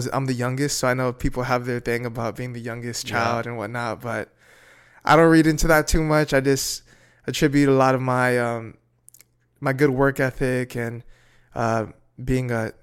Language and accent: English; Houston, Texas, United States; Yeah. I grew up in Southeast Houston. Raised by my mom, and I have two older sisters.